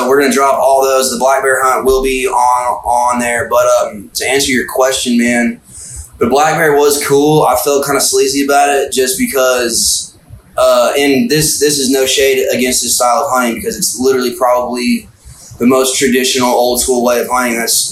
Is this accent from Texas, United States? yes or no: yes; Texas, United States; I'm from Tejas, dude.